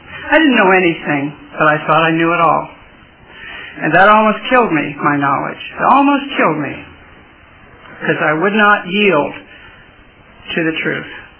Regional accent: Minnesota, United States; moved away as an adult; In fact, when I was 18, I came to California from Minnesota because my sister was in trouble.

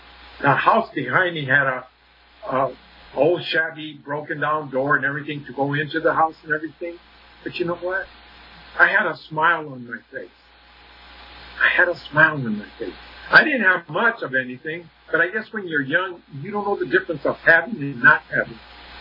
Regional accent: Canoga Park, California, United States; also born or lived in Burbank; Anyway, I was born in Burbank, California, raised in Canoga Park, and that's where I did my beginnings, in Canoga Park.

